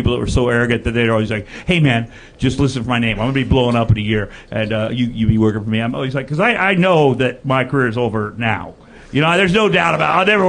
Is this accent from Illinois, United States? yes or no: no; Iowa, United States; because she's like 100 pounds less than me, and I'm from Iowa, and we wrestle.